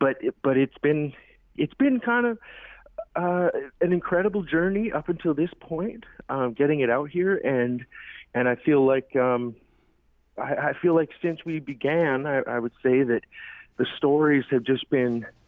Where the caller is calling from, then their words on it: Edmonton, Alberta, Canada; Calling in from Edmonton. A lot of times we'll call it Amiskwichi out here, which means Beaver Hills.